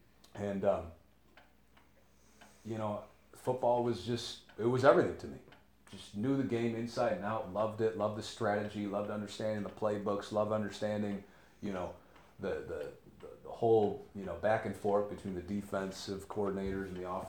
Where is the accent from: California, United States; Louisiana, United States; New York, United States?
New York, United States; Buffalo; born there; And I thank God I was born in Buffalo, you know, not born in Boston